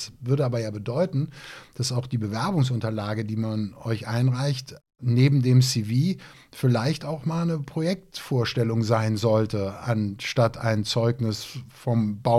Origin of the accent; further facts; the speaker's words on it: Cologne, North Rhine-Westphalia, Germany; ich sag das mal, ich bin ja Kölner